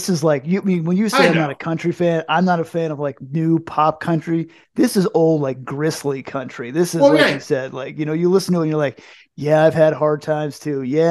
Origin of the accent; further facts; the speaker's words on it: New Jersey, United States; No, we're from New Jersey.